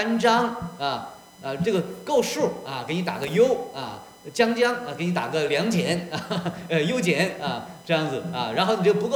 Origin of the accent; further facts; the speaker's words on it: China; 啊，我们中国人有这样的智慧，随心所欲，怎么样？不逾矩。